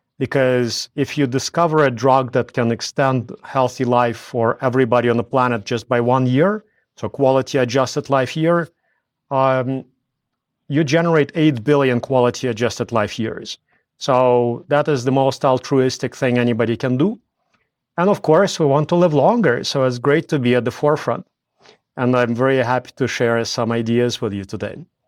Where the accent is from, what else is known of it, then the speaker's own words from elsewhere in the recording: Latvia; moved away as an adult; now in Canada; I was born in Latvia, but during the time of the USSR, when it just collapsed, and I grew up when it collapsed.